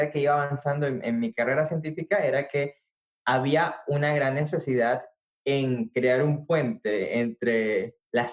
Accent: Cumaná, Sucre, Venezuela; moved away as an adult; now in United States; yo soy oriental, soy de Cumaná, Estado Sucre, muy orgulloso de la primogénita del continente. Y en el 2008 tuve la gran oportunidad de comenzar mi pregrado en el Myra College en Upstate New York

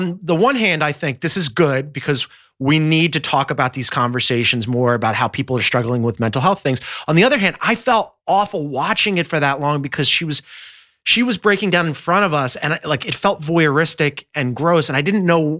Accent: Philadelphia, Pennsylvania, United States; I think as a Philadelphian, which I'm contractually obligated to mention every time that I talk about anything.

